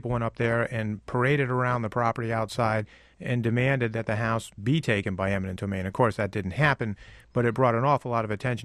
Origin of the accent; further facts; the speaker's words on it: Connecticut, United States; And here in this case, I'm from Connecticut.